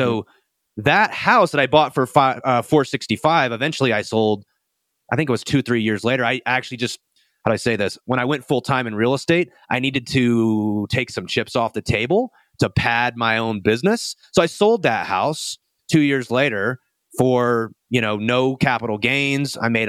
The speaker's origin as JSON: {"language": "English", "region": "Southeast", "country": "United States", "tie": "born or raised there", "lives_now": "Denver, United States", "said": "I grew up in the Southeast where things were just newer. Here in Denver, you know, you have a lot of these older homes."}